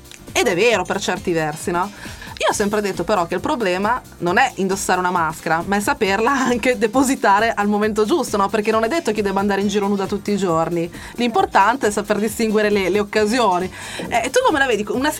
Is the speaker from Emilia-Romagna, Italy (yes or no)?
no; Veneto, Italy; also born or lived in Bergamo; now in Milan, Italy; sono anch'io mezza veneta, mezza bergamasca, vivo a Milano, quindi c'ho poco da stare allegra con l'accento.